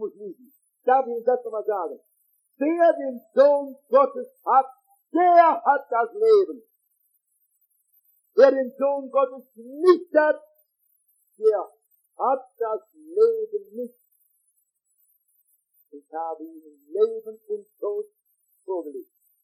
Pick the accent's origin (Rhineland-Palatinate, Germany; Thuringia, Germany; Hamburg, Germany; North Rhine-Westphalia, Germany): North Rhine-Westphalia, Germany; verzeihen Sie, ich bin aus dem Ruhrgebiet